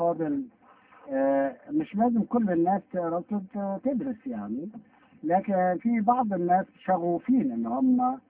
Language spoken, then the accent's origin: Arabic; Egypt; احنا كلنا كمصريين درسنا القرآن في مصر في المدارس كلنا درسناها